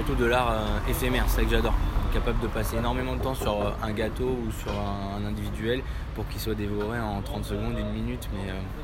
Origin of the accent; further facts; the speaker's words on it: Bordeaux, Nouvelle-Aquitaine, France; also born or lived in Berlin, Germany; J'ai été formé au lycée hôtelier de Talence, vu que je suis de Bordeaux à la base.